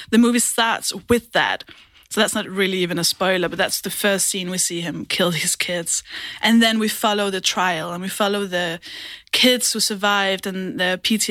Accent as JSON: {"language": "English", "country": "Denmark", "said": "so I'm from Denmark."}